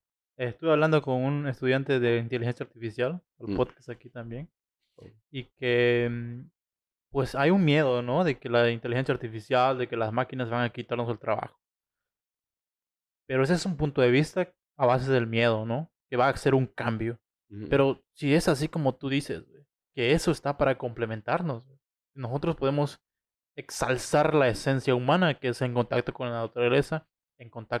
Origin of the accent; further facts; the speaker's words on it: Mexico; como latinos, como mexicanos